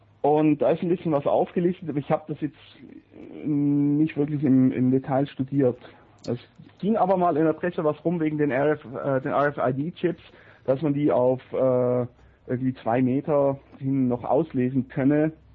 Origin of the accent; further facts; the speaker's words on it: Switzerland; dass es eigentlich ja uns als Schweizer oder ich sage es mal im Fall von Axel, als in der Schweiz Lebender nicht wirklich betrifft